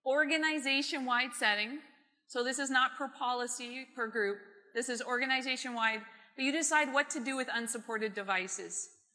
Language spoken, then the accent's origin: English; Canada; now in United States; so I'm Canadian and American now